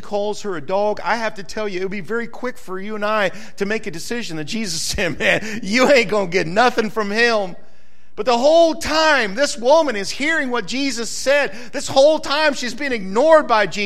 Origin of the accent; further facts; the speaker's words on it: the South, United States; I got pride in America. I'm American. I'm a Southern American. Makes me even better.